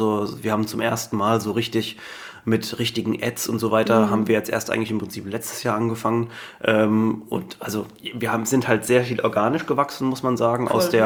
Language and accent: German; Mannheim, Baden-Württemberg, Germany; also wir kommen ja aus Mannheim hier